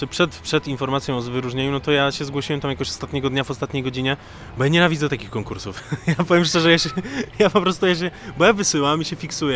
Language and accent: Polish; Grudziądz, Kuyavian-Pomeranian Voivodeship, Poland; now in Poznań, Poland; my jesteśmy poznańskim zespołem z Grudziądza, bo jakby no ja pochodząc z Grudziądza